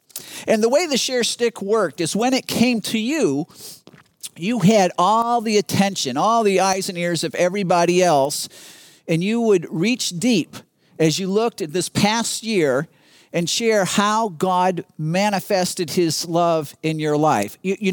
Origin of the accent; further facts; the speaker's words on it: Chicago, Illinois, United States; because I grew up in Chicago.